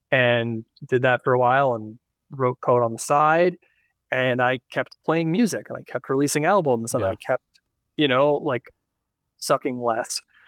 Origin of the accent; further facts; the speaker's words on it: New Jersey, United States; So I grew up in South Jersey. Nice. Just outside of Philadelphia.